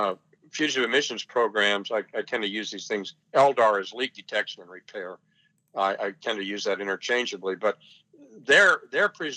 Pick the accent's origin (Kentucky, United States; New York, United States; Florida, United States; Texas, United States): Texas, United States; Houston; I grew up in the Houston area, so we were like right behind California in terms of the pressure to deal with ozone.